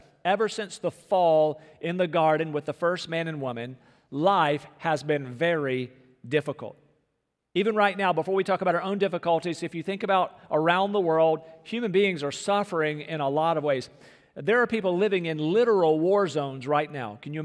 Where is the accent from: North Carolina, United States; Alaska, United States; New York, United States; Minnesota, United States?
North Carolina, United States; Rocky Mount; I would sometimes make the road trip from Rocky Mount, North Carolina, my hometown, up I-95